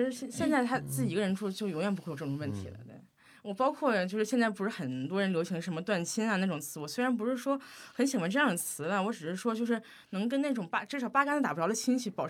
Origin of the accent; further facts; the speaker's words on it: Northeast China, China; 像我老家，像东北那边